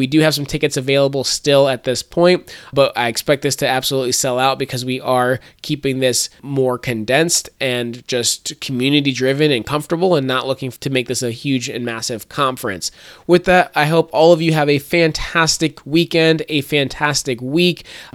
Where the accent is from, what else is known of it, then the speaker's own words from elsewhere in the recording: Norfolk, Virginia, United States; from my hometown airport of Norfolk, Virginia